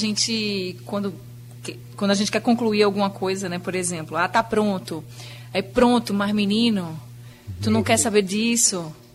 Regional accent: Recife, Pernambuco, Brazil; todo mundo perguntou, de onde você é? Aí eu, de Recife, Pernambuco.

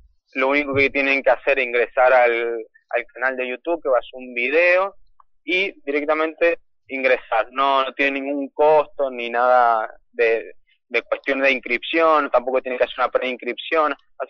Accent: Argentina; a nosotros como argentinos no nos toca tanto

